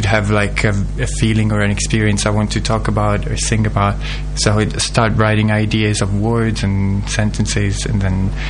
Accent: Rome, Lazio, Italy; English is a second language; moved away as an adult; now in United Kingdom; I'm from Italy. I'm actually from Rome.

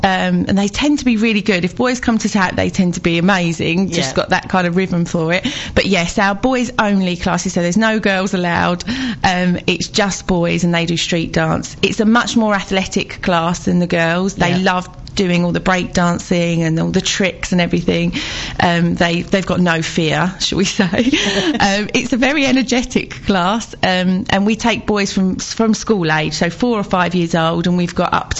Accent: Romford, London, United Kingdom; I grew up in Romford. Yes, and then sort of left there at 18

